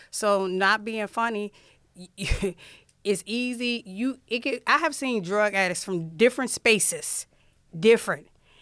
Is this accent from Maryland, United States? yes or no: no; Ohio, United States; born there; I was born in Lucas County, but the circumstances of how I got here is a little unique.